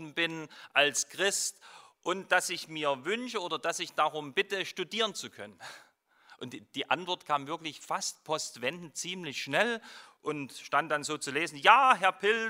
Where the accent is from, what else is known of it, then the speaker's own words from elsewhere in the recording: East Germany, Germany; Ich bin in der DDR groß geworden als Christ